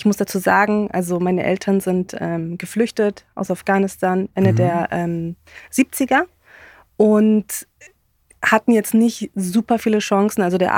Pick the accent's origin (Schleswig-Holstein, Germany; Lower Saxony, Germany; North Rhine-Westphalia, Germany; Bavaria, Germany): Bavaria, Germany; Munich; moved away as an adult; now in Berlin, Germany; ich wohne in Berlin, bin eigentlich Münchnerin, bin seit, schon lange in Berlin, seit fast 12 Jahren jetzt schon in Berlin.